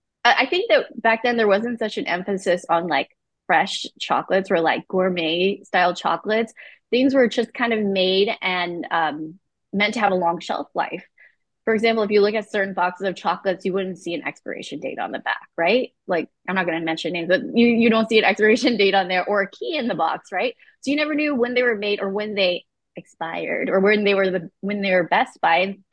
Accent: California, United States; And then growing up in Sonoma County, you know, lots of fresh dairy.

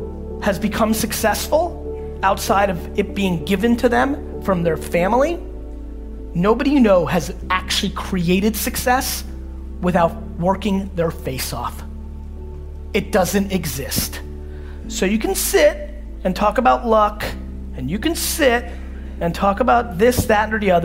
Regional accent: California, United States; I know tons of people who I grew up with in the Silicon Valley boom

